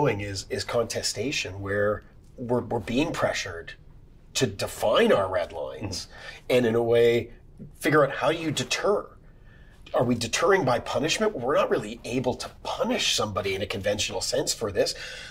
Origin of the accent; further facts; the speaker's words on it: Canada; I'm from Canada